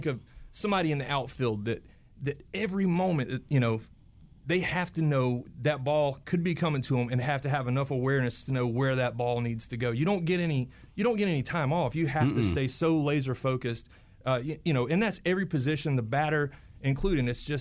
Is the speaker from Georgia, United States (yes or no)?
yes; Jefferson, Georgia, United States; growing up in Jefferson, Georgia, you don't really have any choice. You're going to be a Braves fan